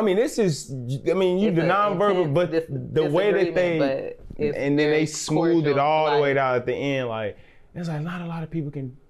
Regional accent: Dayton, Ohio, United States; being a black male and growing up in the West Side, there's like this hard case, hard, tough thing that's like, talking smack is my pride.

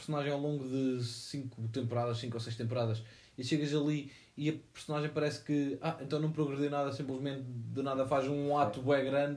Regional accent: Portugal; Eu simplesmente me faz muita confusão, sendo português, aquilo parece-me tão semelhante ao português.

